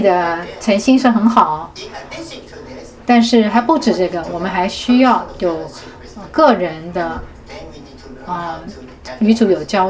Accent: China; 在过去，我因为我是中国人，所以我就不怕讲这个

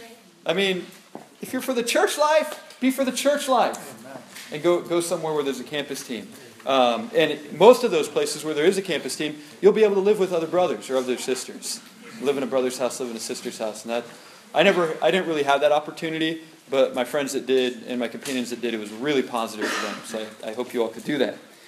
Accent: Oregon, United States; Like, I grew up on the West Coast. I moved to the East Coast.

